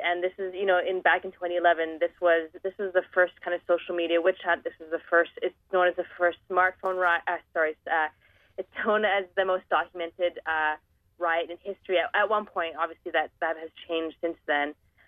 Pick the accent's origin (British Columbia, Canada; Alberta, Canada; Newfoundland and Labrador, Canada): British Columbia, Canada; Vancouver; two people who were, you know, born and raised in Vancouver.